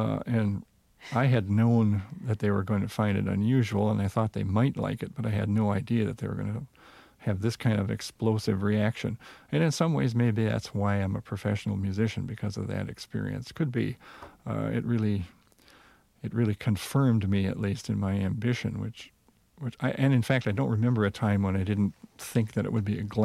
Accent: Minnesota, United States; accent: Minnesota; because I know that I have a Minnesota accent

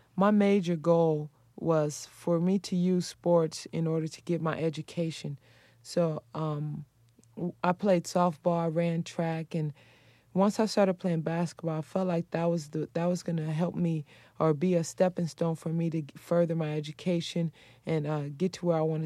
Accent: Los Angeles, California, United States; Growing up in Watts, you're kind of surrounded by your environment, and that's it.

